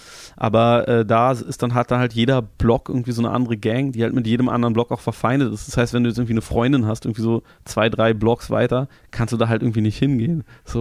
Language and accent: German; Germany; ich bin halt so Musiker, ich komme halt aus Deutschland